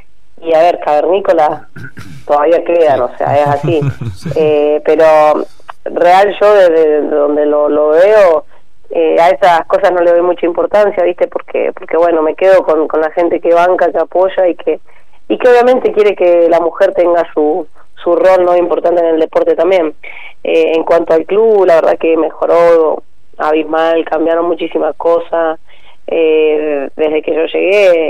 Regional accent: Alvear, Argentina; Sí, sí, soy ajá. de Alvear Ciudad

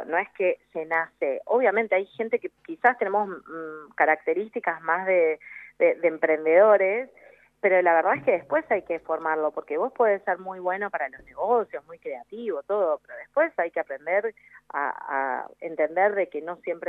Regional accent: Rosario, Santa Fe, Argentina; yo soy de Rosario, de Santa Fe

